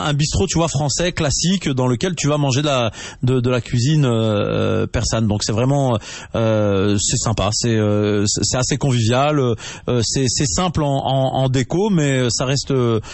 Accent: Nantes, Pays de la Loire, France; on est de Nantes à la base, donc on a un jardin là

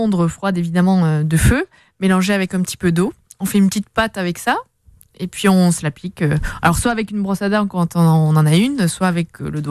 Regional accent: Tarascon-sur-Ariège, Occitanie, France; Je suis ariégeoise de base et normande d'adoption.

